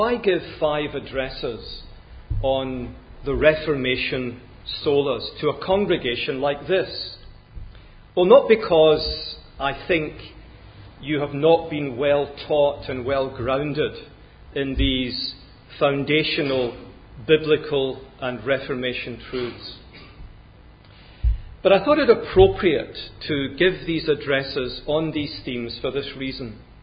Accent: Scotland, United Kingdom; I'm a Scot, and it's hard to be humble when you're Scottish. I'm very conscious that my accent probably betrays me

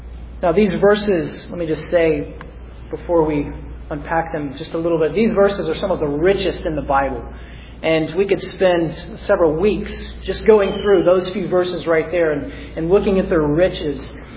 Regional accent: the South, United States; We are in the South. I grew up in the South. I'm a Southerner by trade.

